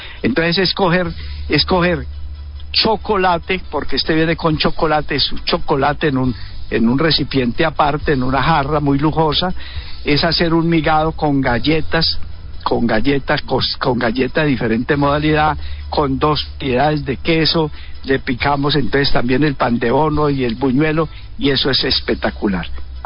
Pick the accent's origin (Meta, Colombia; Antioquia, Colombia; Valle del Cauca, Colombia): Valle del Cauca, Colombia; Andinápolis; yo soy de Trujillo, yo soy de un corregimiento del municipio de Trujillo, que es Andinápolis